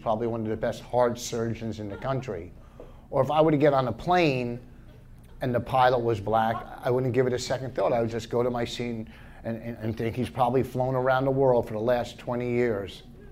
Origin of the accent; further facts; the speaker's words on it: New Jersey, United States; I'm from Jersey, and I was in Portland a couple weeks ago.